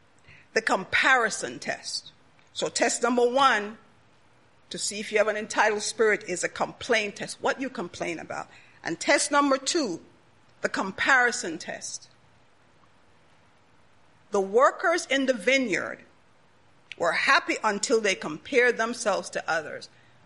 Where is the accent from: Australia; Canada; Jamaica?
Jamaica; moved away as an adult; All of you, or most of you, know I'm Jamaican. You know, lived in there. I came here when I was 21 years old.